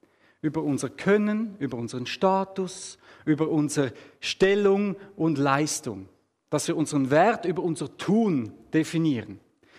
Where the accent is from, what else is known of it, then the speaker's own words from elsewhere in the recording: Switzerland; dann bin ich Schweizer. Das bin ich auch nicht. Das ist meine Nationalität.